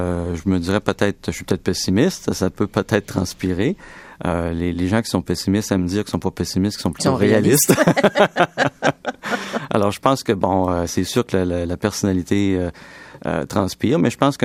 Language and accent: French; Quebec, Canada; quand ils savaient que je venais du Québec, aux États-Unis